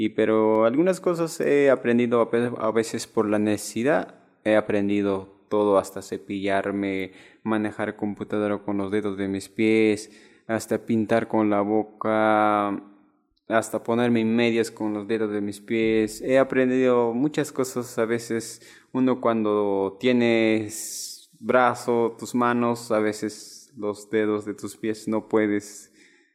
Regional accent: Huancavelica, Peru; Yo vine de Huancavelica para tramitar mi certificado de discapacidad

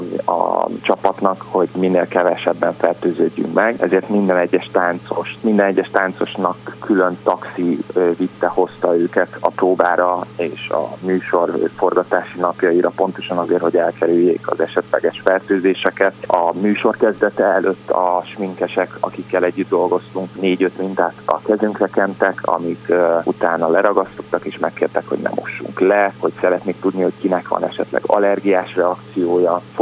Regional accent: Hungary; hogy egyedüli magyarként vagyok ebben, és képviseltem Magyarországot

